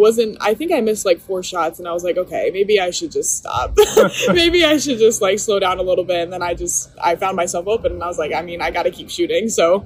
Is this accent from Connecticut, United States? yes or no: yes; Connecticut, United States; I mean, I'm from Connecticut, so New England